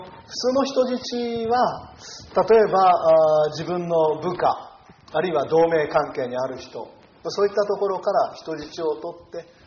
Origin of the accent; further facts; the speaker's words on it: Shizuoka, Japan; まあ、私ども子供の頃から、私静岡生まれですから、おじいさんおばあさんに連れられて行ったりしてた時には